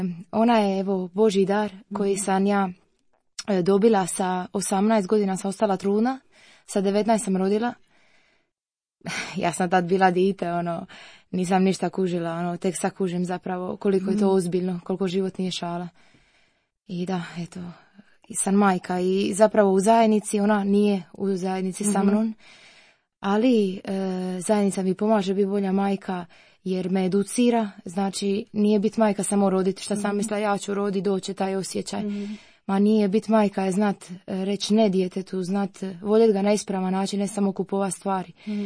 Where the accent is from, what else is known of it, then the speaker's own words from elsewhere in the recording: Split, Split-Dalmatia County, Croatia; Ja sam, znači … iz Splita, imam 25 godina.